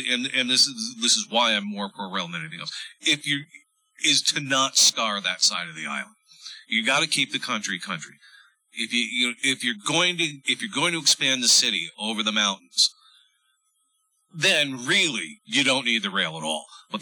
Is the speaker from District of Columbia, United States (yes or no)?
yes; Washington, District of Columbia, United States; Well, no, I grew up in Washington, D.C. in the 70s.